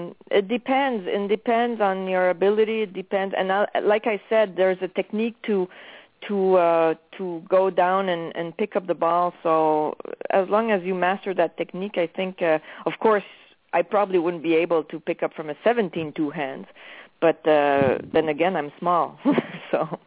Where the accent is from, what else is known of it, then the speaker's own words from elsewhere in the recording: Quebec, Canada; I'm from Quebec, so in Canada. So, yeah, Bromont is about an hour drive from my place.